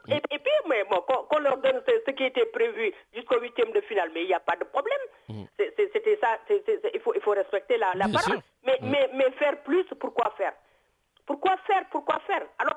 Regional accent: Senegal; en tant que Sénégalais qui aiment en tout cas son pays

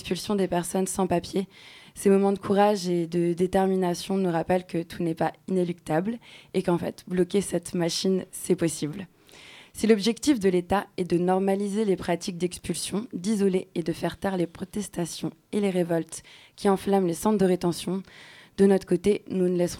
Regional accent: Lyon, Auvergne-Rhône-Alpes, France; Après, nous avons demandé de me rapprocher de ma famille. On est de Lyon. Lyon-Lille, c'est plus de 8 heures de route.

